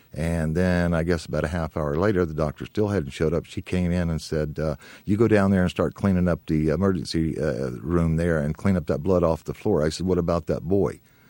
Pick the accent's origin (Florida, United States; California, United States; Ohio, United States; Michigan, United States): Florida, United States; Jacksonville; I was raised in the Children's Home Society in Jacksonville, Florida.